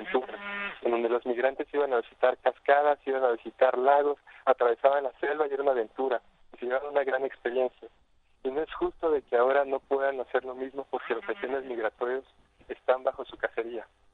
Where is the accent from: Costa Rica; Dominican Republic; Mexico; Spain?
Mexico; Yo soy mexicano, yo no tengo papeles para ir a Estados Unidos.